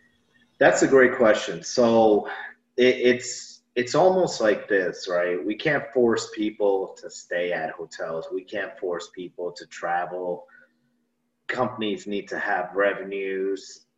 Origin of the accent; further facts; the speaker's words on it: New York City, New York, United States; moved away as an adult; now in Atlanta, United States; I'm originally from New York City. Was there about for 32 years. But now I reside down here in Atlanta.